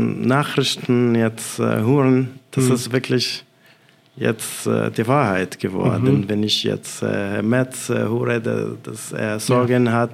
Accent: Syria; German is a second language; now in Germany; ja, ich komme aus Syrien. Und das war, also ich glaube, da war ich nicht lange hier in Deutschland, so 2 Monate oder so.

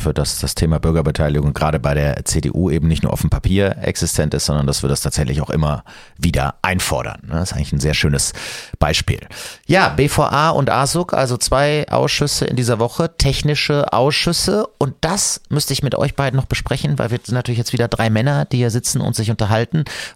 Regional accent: Oberdollendorf, North Rhine-Westphalia, Germany; Ich selber komme aus dem Talbereich, ich komme aus Oberdollendorf, da bin ich geboren, da wohne ich schon immer

